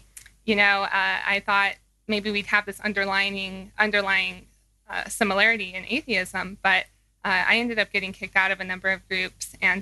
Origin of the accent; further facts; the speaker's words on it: Palm Springs, California, United States; Yeah, I'm actually from California, the Palm Springs area. That's where I'm born and raised.